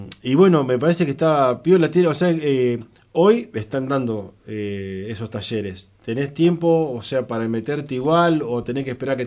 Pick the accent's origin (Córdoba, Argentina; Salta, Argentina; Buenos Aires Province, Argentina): Buenos Aires Province, Argentina; Carmen de Patagones; yo siendo de Patagones, los dos somos de Patagones